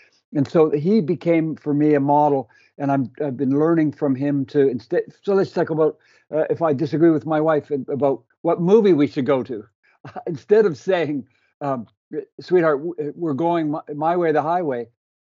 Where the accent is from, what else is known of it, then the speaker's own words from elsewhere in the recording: Canada; I'm a Canadian boy